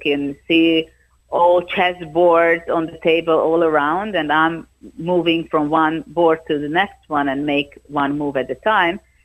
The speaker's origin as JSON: {"language": "English", "country": "Hungary", "second_language": "English", "said": "This was very special in my home country also to perform and show with between all the men players that I am the winner of that event. And I think this was kind of a breakthrough in Hungary and internationally"}